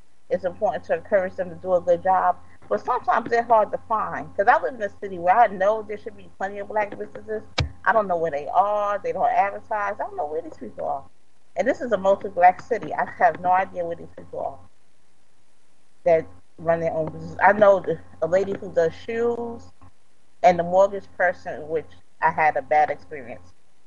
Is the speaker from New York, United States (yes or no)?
yes; New York, United States; I know growing up in New York, a lot of black people who weren't American, Haitian, Jamaican, whatever, they would have their own little small channels